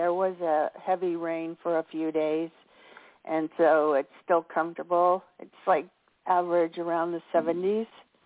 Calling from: California, United States; I'm calling from Northern California.

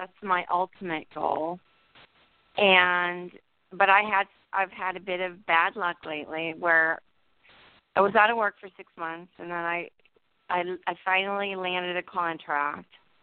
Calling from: New Jersey, United States; I'm in New Jersey.

